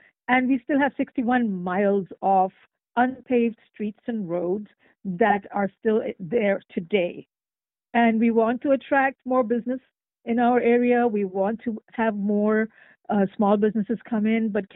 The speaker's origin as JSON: {"language": "English", "country": "Pakistan", "said": "I am an immigrant from Pakistan. I'm a single mother. I'm a renter. I have lived in the district for about 10 years."}